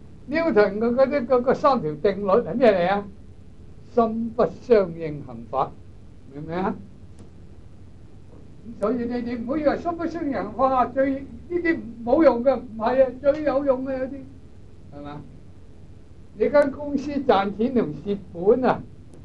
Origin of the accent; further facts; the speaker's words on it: China; 因为啊，我们中国人都知道